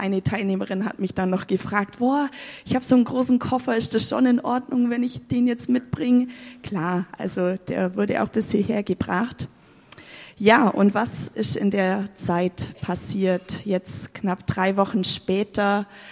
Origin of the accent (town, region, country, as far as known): Bavaria, Germany